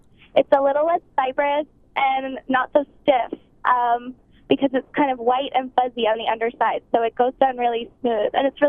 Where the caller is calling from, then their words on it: Fairbanks, Alaska, United States; Hi, I'm calling from Fairbanks